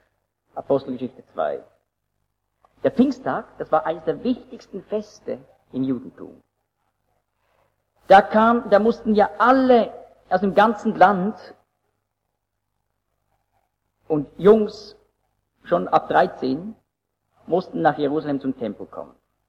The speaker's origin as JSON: {"language": "German", "country": "Switzerland", "accent": "Swiss German", "said": "Aber das gibt es fast nicht, dass ein Deutscher Schweizerdeutsch sprechen kann mit unserem Akzent."}